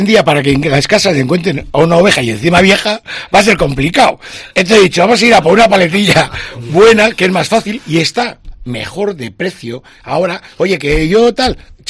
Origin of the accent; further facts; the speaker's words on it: Balearic Islands, Spain; Esos fideos que son muy típicos de Mallorca, porque aquí somos como italianos, tenemos un toque de fideos.